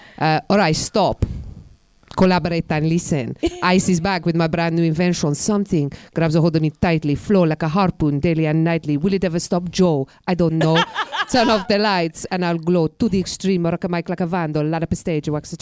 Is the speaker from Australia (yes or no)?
no; England, United Kingdom; I think I'm properly English.